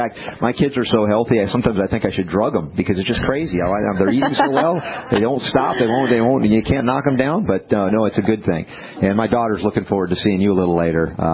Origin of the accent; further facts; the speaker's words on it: Australia; now in United States; As an Aussie coming to America, you think, land of freedom.